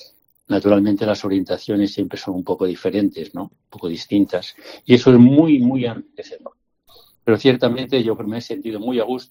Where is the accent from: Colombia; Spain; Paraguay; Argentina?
Spain; Aldehuela, Castile and León; Mi pueblo, efectivamente, unos días antes. La preparación era un poquito más simple, más sencilla, que la que tuve en Ciudad Rodrigo, pero bueno, me complacía presentarlo allí.